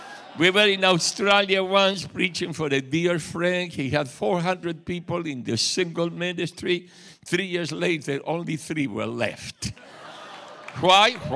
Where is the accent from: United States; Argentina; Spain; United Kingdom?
Argentina; born there; English is a second language; moved away; It's my accent. I was born in Argentina, my wife and I.